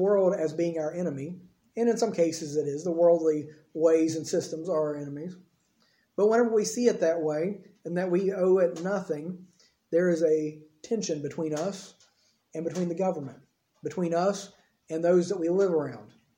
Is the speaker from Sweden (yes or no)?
no; United States; now in Ireland; It's funny for me, being an American living in Ireland